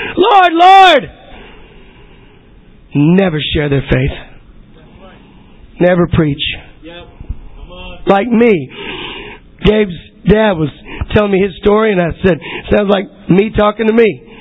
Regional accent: Chicago, Illinois, United States; I'm from Chicago. Tell Barack I'm here from the hometown.

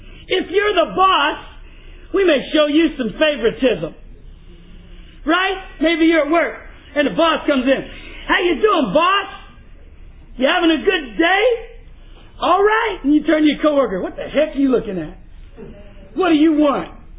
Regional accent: Texas, United States; Of course, that's familiar to me because I grew up in East Texas and it was the same way.

